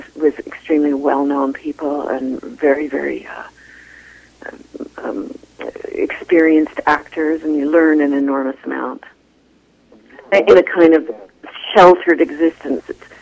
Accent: Kamloops, British Columbia, Canada; born there; also born or lived in Toronto / Halifax; now in Vancouver, Canada; I was born here. I was born in Kamloops. I came back to Vancouver from Toronto because my sisters and my mother were here

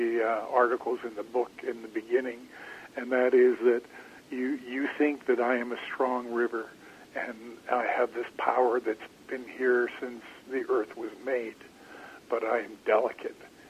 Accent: Kitkatla, British Columbia, Canada; I grew up on the Skeena. I grew up at the mouth of the Skeena in my home village of Kitkatla.

